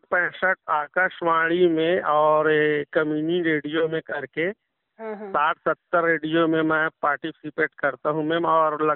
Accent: Chhattisgarh, India

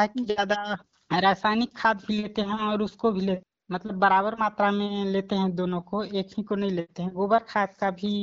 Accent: Lakshmipur, Chhattisgarh, India; और मैं ग्राम लक्ष्मीपुर, जिला सूरजपुर, छत्तीसगढ़ का रहने वाला हूँ। और हम लोग खेती किसानी करते हैं दीदी, गांव में रहते हैं।

